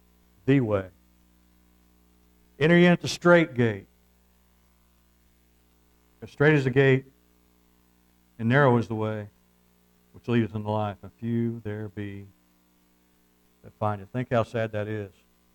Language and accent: English; United States; And I'm with you. I'm American.